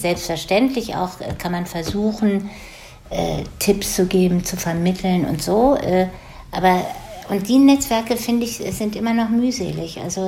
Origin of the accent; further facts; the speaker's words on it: Germany; zumindest für mich als Deutsche klingt das besser als Macht